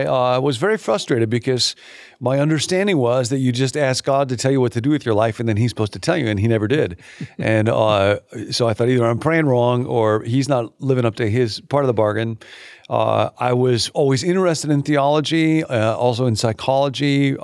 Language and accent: English; Rockford, Illinois, United States; So it was a, I think relatively typical childhood, and I enjoyed growing up in Rockford a ton.